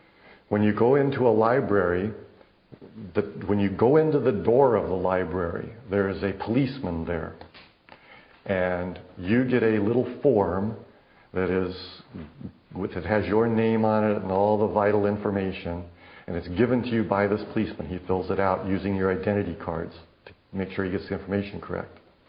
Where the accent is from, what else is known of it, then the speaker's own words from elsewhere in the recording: United States; I am an American. Whether I like it or not, that's just a fact. I grew up here.